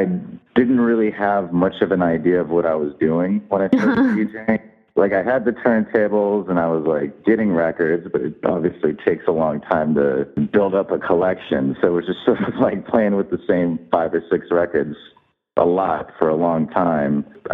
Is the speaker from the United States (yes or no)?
yes; Atlanta, Georgia, United States; I grew up in Atlanta, and there was a radio show on the Georgia Tech student-run station called The Breaks